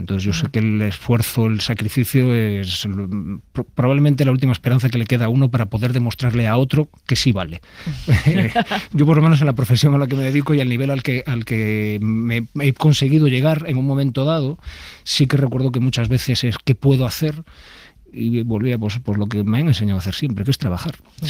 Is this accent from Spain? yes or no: yes; Vigo, Galicia, Spain; yo soy nacido en Vigo, criado en Vigo, pero mi tradición familiar es toda de interior. Es decir, yo no tengo familiares mariñeiros